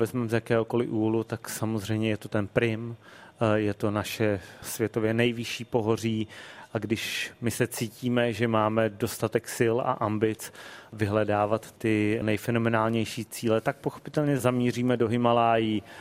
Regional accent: Dvůr Králové, Hradec Králové Region, Czechia; A hlavně stejně jako já, moje maminka, je to rodák ze Dvora Králové, že jo?

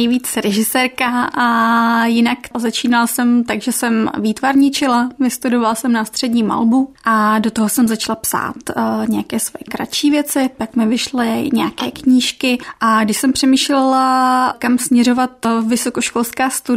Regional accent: Moravský Krumlov, South Moravian Region, Czechia; Já jsem z maloměsta, z Moravského Krumlova, mám 4 bratránky, bráchu

